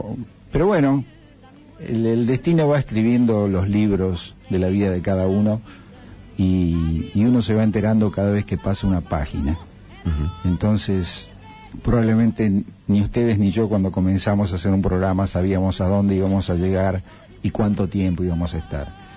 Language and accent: Spanish; Argentina; accent: Argentine; como no podía hacer televisión por mi tonada, por mi voz argentina.